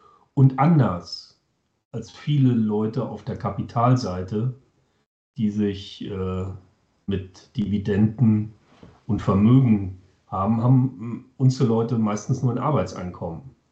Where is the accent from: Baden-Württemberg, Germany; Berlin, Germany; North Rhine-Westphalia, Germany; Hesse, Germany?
North Rhine-Westphalia, Germany; Ich komme aus dem Siegerland und mache da eigentlich schon mein ganzes Leben lang Transformationsprozesse mit.